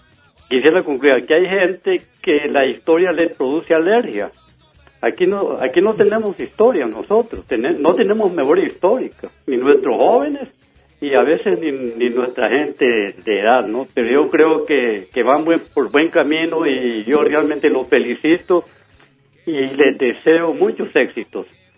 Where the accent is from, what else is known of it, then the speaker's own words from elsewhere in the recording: Honduras; como hondureño me siento muy satisfecho.